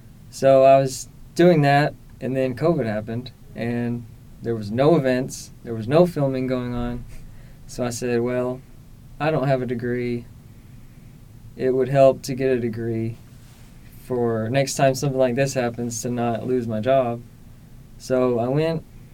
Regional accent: Malvern, Arkansas, United States; I'm from Malvern, Arkansas, just down the road. It's a 30-minute drive from here, if people don't know.

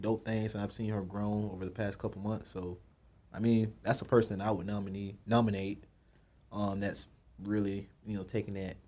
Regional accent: Florida, United States; It's too many. I come from Florida. They be fraud, man.

